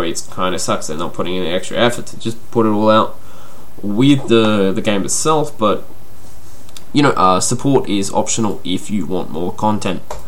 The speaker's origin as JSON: {"language": "English", "country": "Australia", "said": "If you don't know, I'm from Australia."}